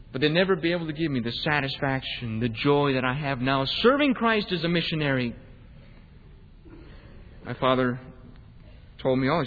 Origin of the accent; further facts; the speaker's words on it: Detroit, Michigan, United States; Now, I come from Detroit, and if you see a car more than 10 years old up there, you're doing pretty good.